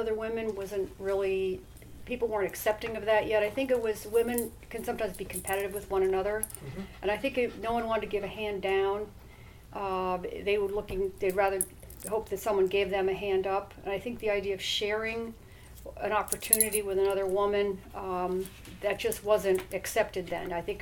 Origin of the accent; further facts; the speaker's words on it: Valhalla, New York, United States; now in Albany, United States; Well, actually, I'm from Westchester County, a small town called Valhalla